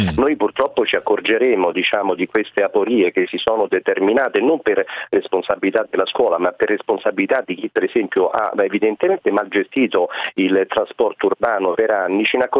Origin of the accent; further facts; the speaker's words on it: Milan, Lombardy, Italy; accent: Roman; nonostante il mio accento romano, sono milanese d'origine